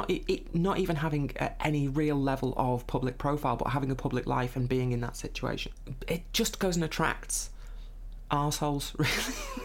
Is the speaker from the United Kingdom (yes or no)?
yes; North West England, United Kingdom; I grew up in Lancashire